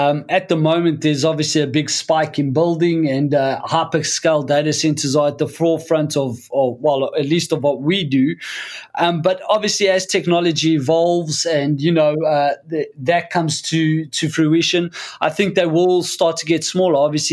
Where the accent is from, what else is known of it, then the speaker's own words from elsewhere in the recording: South Africa; born there; You know, I was born in South Africa, and I'm a big fan of outdoor life